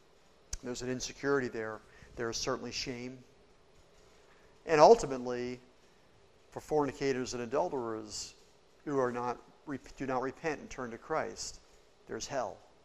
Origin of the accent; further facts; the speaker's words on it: Springfield, Missouri, United States; I remember my grandmother we'd go to her house when I was growing up in Springfield, Missouri